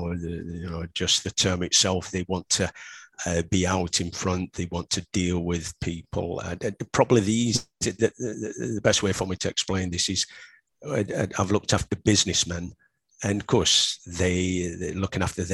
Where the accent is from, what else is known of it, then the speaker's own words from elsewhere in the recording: Yorkshire and the Humber, United Kingdom; me being a Yorkshireman